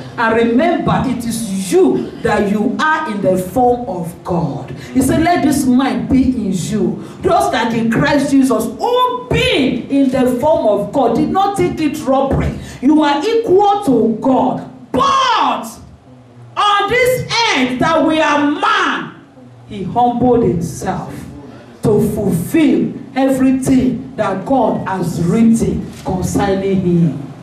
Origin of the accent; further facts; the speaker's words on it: Southwest Nigeria, Nigeria; because you know we grew up in Yoruba land